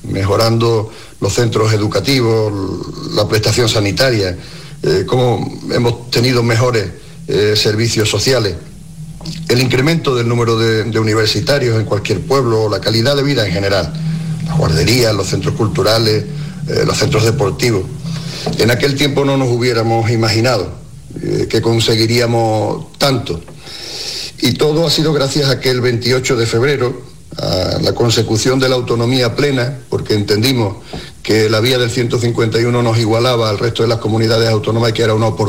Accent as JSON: {"language": "Spanish", "town": "El Rubio", "region": "Andalusia", "country": "Spain", "tie": "born or raised there", "said": "y a la cadena SER por elegir a mi pueblo, al Rubio, como punto de celebración de este 28 de febrero, y un abrazo muy fuerte a todos mis paisanos."}